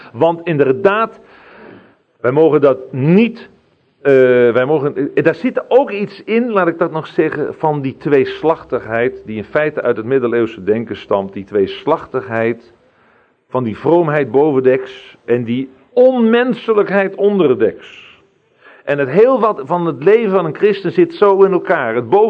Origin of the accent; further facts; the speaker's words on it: Netherlands; Wat hebben wij als Nederlanders daar niet een wandaden op ons geladen, terwijl wij zo'n vrome natie waren.